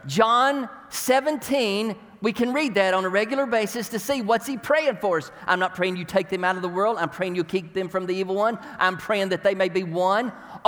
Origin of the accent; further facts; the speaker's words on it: Tennessee, United States; I'm a redneck from Tennessee, so, you know, it's kind of a odd thing there.